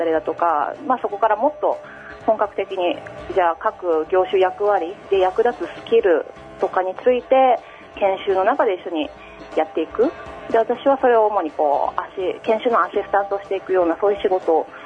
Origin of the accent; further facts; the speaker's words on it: Shimane, Japan; 美味しいですよ。島根、ぜひ。